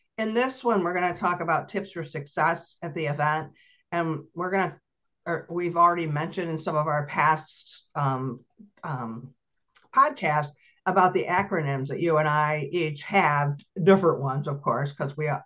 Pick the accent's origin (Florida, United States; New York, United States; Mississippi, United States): New York, United States; Lindenville; all my memories of growing up in Lindenville, New York, which is a town that's 1 mile square